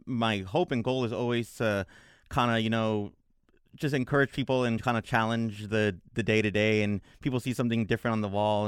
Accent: New York City, New York, United States; I grew up in New York City, so there's murals and graffiti everywhere.

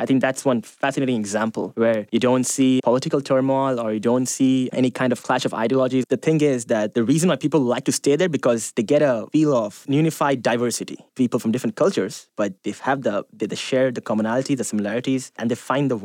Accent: Dubai, United Arab Emirates; And so I was born there, raised up there. I grew up there, made local friends. I grew up literally on the Sheikh Zayed Road. That's the highway which connects Abu Dhabi and Dubai.

